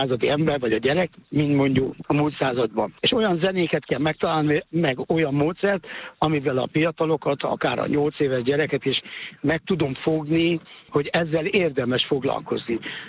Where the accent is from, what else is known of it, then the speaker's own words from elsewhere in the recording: Hódmezővásárhely, Csongrád-Csanád, Hungary; a Hódmezővásárhelyen, születtem, és kisgyerekként is ott éltem